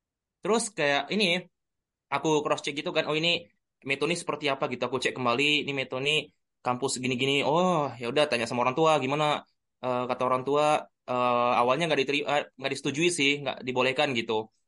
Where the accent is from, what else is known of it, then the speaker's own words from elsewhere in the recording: Aceh, Indonesia; karena kan teman-teman pada daftar nih kan, saya kan dari Aceh nih.